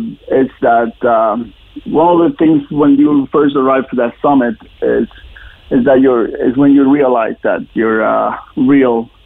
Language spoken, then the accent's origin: English; Colombia; moved away as an adult; now in Edmonton, Canada; No, I was born and raised at the age of 32. I moved to Canada from Colombia.